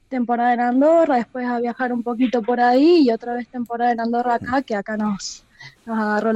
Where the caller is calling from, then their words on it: Córdoba, Argentina; Bueno, de Córdoba, del centro.